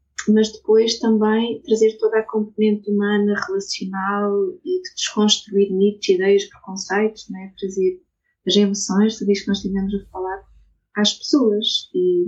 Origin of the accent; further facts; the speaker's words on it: Castelo Branco, Portugal; born there; also born or lived in Lisbon; Eu licenciei-me em Castelo Branco, onde nasci, depois fui para Lisboa